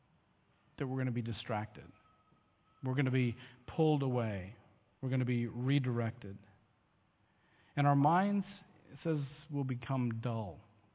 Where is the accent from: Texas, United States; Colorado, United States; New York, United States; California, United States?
Texas, United States; Now, am I worthy because I'm from Texas?